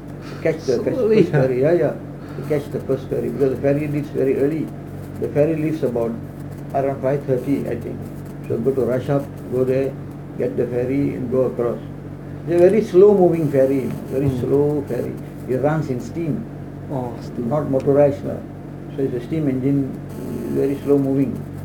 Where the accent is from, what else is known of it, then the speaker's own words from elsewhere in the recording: Prai, Penang, Malaysia; My uncles also born here. In Prai. So we were the natives of Prai, you can say. Born and bred in Prai.